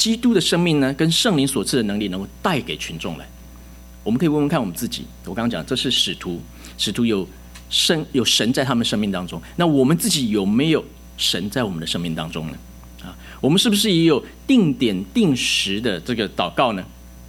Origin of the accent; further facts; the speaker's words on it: Taiwan; born there; 早期我在台湾出生的时候